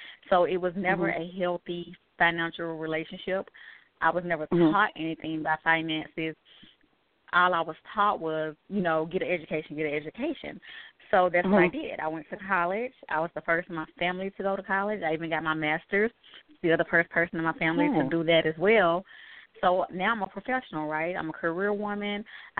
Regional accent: Chattanooga, Tennessee, United States; I grew up in Chattanooga, Tennessee. You know, I grew up in the projects.

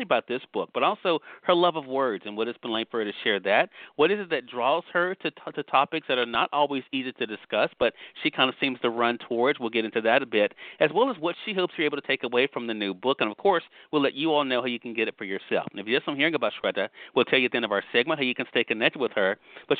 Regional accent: Mississippi, United States; whether you're tuning in on the radio dial in my home state of Mississippi at WYAD 94.1 FM or WYADonline.com.

